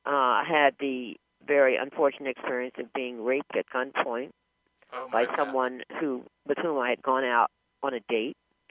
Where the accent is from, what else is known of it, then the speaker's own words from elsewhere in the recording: Philadelphia, Pennsylvania, United States; I mean, I grew up in Philadelphia, by the way, in the same way that Bill Cosby did. I went to a graduate of Philadelphia High School for Girls, which is all girls, all academic public high school.